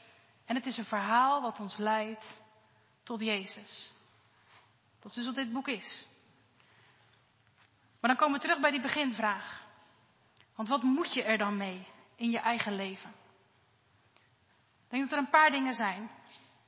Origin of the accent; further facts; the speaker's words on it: Rotterdam, South Holland, Netherlands; Nou, ik kom uit Rotterdam